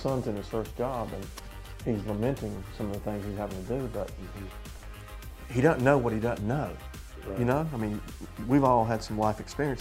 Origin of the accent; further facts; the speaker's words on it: Georgia, United States; also born or lived in Washington, D.C.; now in Dothan, United States; I came here from the Washington, D.C. area, although I grew up over in South Georgia.